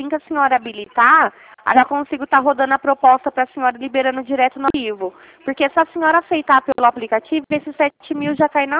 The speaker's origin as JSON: {"language": "Portuguese", "town": "Ribeirão Preto", "region": "São Paulo", "country": "Brazil", "said": "O DDD meu é 16, por conta que eu sou daqui de Ribeirão Preto, tá?"}